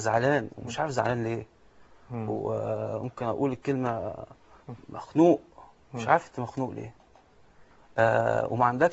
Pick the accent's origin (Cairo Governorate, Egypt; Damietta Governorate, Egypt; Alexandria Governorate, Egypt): Alexandria Governorate, Egypt; Alexandria; أنا كندي إيطالي الجنسية، متربي في اسكندرية